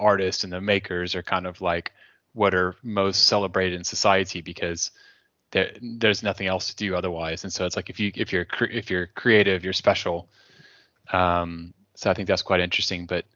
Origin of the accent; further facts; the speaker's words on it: Texas, United States; I mean, growing up in Texas, like in the summer, it can get up to like 37 to 40 C, like 100 degrees plus Fahrenheit.